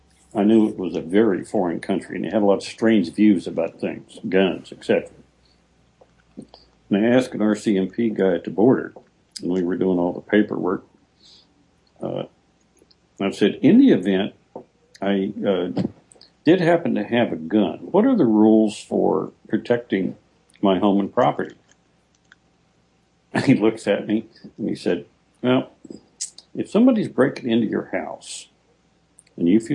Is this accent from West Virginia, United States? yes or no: yes; West Virginia, United States; born there; And so I mentioned the fact that I was born in West Virginia, paid taxes, voted